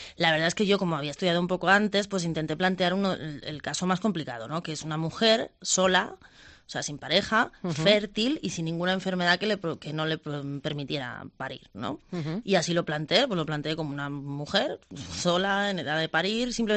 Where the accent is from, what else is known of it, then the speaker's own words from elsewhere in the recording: Barcelona, Catalonia, Spain; Yo soy de Barcelona.